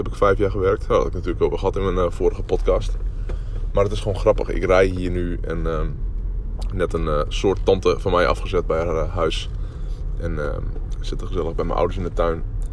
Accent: Drachten, Friesland, Netherlands; Die ik vanmiddag hier in mijn geboorteplaats in Drachten had ontmoet. En ik rij nu letterlijk door mijn oude straat waar ik ben opgegroeid.

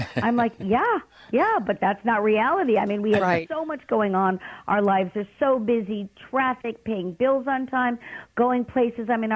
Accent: Brooklyn, New York, United States; excuse me, I'm from Brooklyn.

